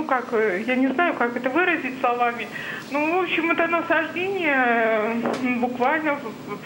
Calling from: Moscow Oblast, Russia; Я звоню из Московской области

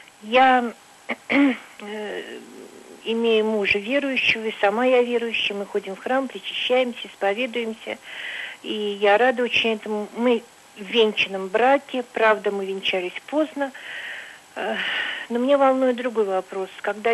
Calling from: Saint Petersburg, Russia; Добрый вечер, я звоню из Санкт-Петербурга

